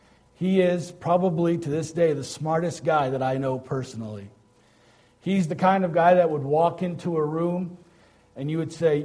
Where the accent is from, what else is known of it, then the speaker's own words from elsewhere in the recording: Detroit, Michigan, United States; also born or lived in Iraq; I was born in Iraq, and I was raised in Detroit